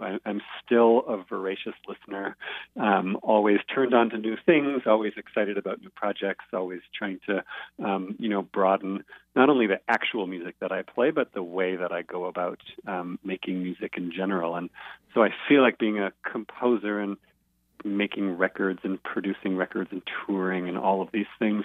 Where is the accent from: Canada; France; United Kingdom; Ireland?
Canada; Toronto, Ontario; I grew up in Toronto, and your question is the answer to your first query, which is growing up in, the most multicultural city in the world, so they say, had a huge impact.